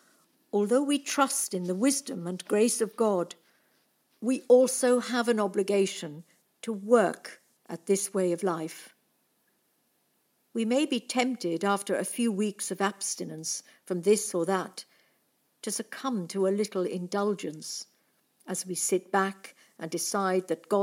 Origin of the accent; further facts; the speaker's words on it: Wales, United Kingdom; now in London, United Kingdom; Being Welsh in London